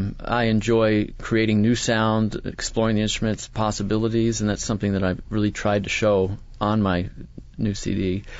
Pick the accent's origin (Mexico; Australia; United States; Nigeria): United States; Potsdam, New York; Well, I grew up in Potsdam, New York, and studied with the local horn professor at Potsdam State University.